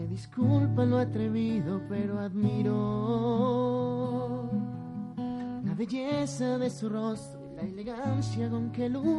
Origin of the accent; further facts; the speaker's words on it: Colombia; Soy de Colombia.